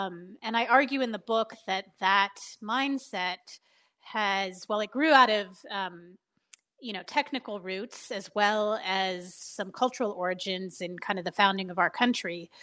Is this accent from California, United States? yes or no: yes; California, United States; I grew up in the Bay Area, sort of on the cusp of an earlier tech boom. And then I went east for college and grad school at MIT, which was another center of optimization, and came back to Silicon Valley when it was sort of roaring into the latest tech boom.